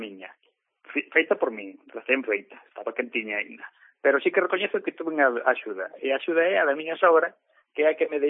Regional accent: Padrón, Galicia, Spain; now in A Coruña, Spain; vamos ao pueblo, vamos a Argón, que somos de Alí, nacimos ali en Padrón, ainda que vivimos aquí na Coruña fai bastantes anos

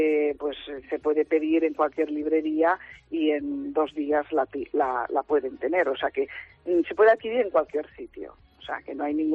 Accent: Càlig, Valencian Community, Spain; yo es que he vivido en muchos sitios, porque yo soy de Cáliz, de aquí, de la provincia de Castellón.

